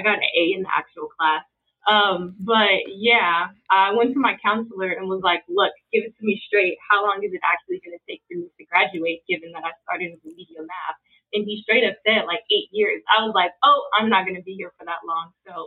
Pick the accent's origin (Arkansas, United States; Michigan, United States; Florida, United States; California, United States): California, United States; San Francisco; So I grew up in San Francisco. I'm from San Francisco.